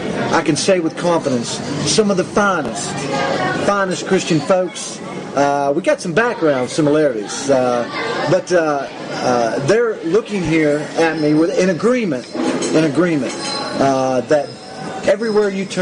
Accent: United States; born there; I'm thank God that I was born in the United States.

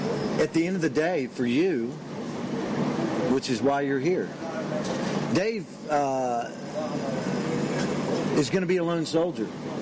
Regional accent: United States; I'm an American, I'm a patriot

